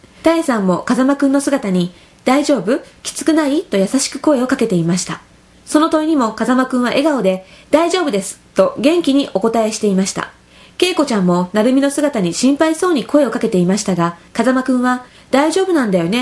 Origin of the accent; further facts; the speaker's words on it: Tokyo, Japan; 私は東京出身で、今までに関西弁を話したことがなかったので